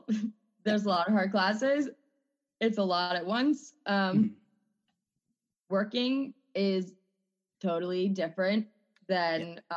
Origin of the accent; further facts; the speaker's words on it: Maryland, United States; I grew up in Maryland and graduated last May with my master's in occupational therapy and moved to North Carolina